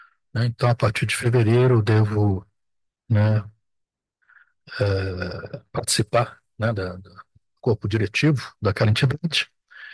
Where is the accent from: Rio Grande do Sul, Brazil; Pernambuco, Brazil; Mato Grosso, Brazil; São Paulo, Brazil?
Mato Grosso, Brazil; Sou mato-grossense, né?